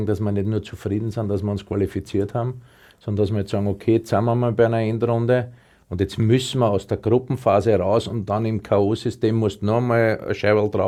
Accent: Austria; ich glaube auch bei uns in Österreich, wir haben schon zwei, drei Mittelstürmer, die richtig gut sind.

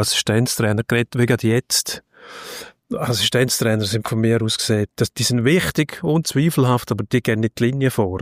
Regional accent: Switzerland; bei uns in der Schweiz

